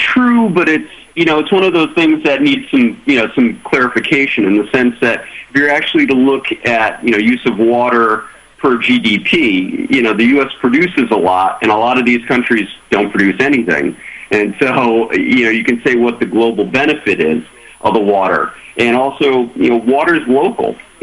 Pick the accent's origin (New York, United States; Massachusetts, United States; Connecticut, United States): Connecticut, United States; Naugatuck; Born and raised in Naugatuck, yeah.